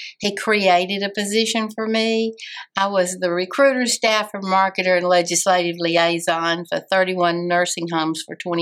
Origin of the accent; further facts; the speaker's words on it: Tennessee, United States; born there; I was born in Crockett County. My dad was the sheriff in Crockett County.